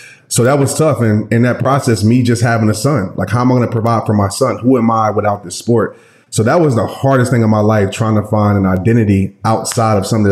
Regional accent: Louisiana, United States; my childhood was pretty good. I grew up in Louisiana, the youngest of two older brothers.

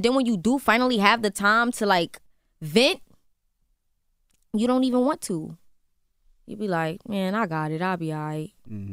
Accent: Brooklyn, New York, United States; but I'm from Brooklyn, so I grew around mm-hmm. their music, you know?

